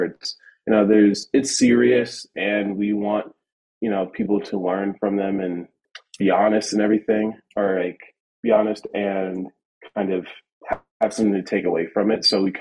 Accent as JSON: {"language": "English", "region": "East Coast", "country": "United States", "said": "I was coming from the United States on the East Coast, and there was still a lot of the same issues."}